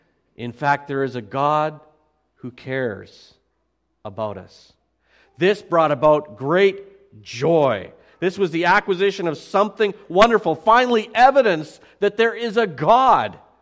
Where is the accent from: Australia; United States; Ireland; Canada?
Canada; Alberta; I'm from Alberta. I know winter.